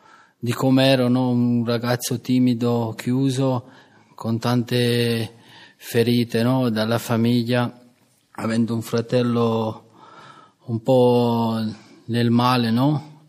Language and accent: Italian; Naples, Campania, Italy; ho 35 anni, vengo da Napoli